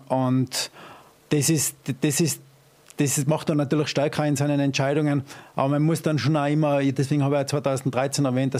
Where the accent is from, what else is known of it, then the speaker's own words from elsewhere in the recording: Tyrol, Austria; accent: Ötztal dialect; Ja. Ötztaler Dialekt.